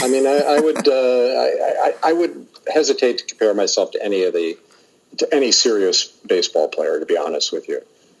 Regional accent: Queens, New York, United States; kind of a nerd in high school, growing up in Queens, you know, being a freelancer, having sick parents

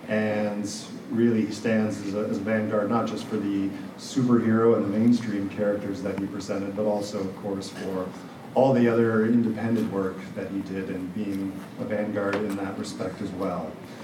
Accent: Canada; I should have said I was Canadian. Did I not say I was Canadian?

